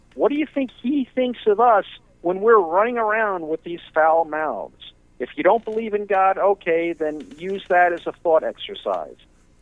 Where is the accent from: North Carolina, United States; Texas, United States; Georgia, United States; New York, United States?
New York, United States; New York City; well, believe it or not, I grew up in the Bronx, so I heard it all back then.